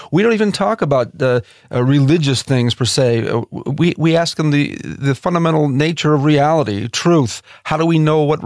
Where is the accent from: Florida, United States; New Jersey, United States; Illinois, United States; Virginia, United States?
Illinois, United States; Chicago; I grew up in the Chicago area, not really a bastion of Christianity.